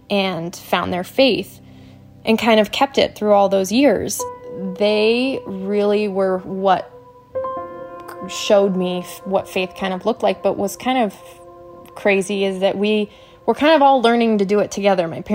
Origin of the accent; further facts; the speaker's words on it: Michigan, United States; moved away; I am originally from Michigan. My whole family, my parents had never left Michigan until we moved for my brother's health.